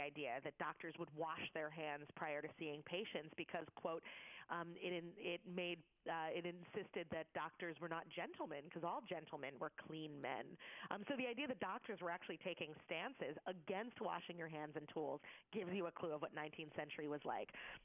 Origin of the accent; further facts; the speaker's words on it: Philadelphia, Pennsylvania, United States; it just became a part of the culture of being a kid and growing up in Philly. And it wasn't until I left Philly that I realized there was anything unusual about it